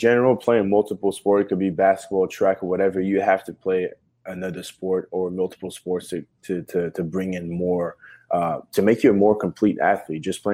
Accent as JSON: {"language": "English", "region": "Quebec", "country": "Canada", "said": "You know, we're from Quebec, we're from Canada. There's no one in the NFL."}